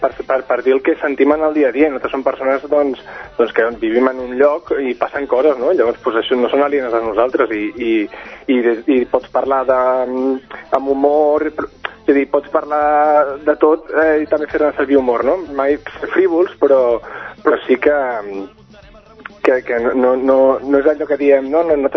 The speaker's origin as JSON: {"language": "Catalan", "town": "Cerdanyola del Vallès", "region": "Catalonia", "country": "Spain", "said": "Som una colla que ens coneixem des de fa molt temps, som de Cerdanyola"}